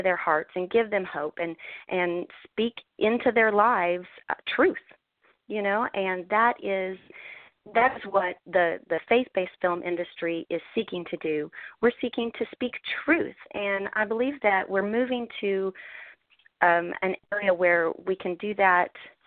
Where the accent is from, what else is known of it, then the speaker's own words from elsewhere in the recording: Tulsa, Oklahoma, United States; We showed in Tulsa, Oklahoma, which is my home state.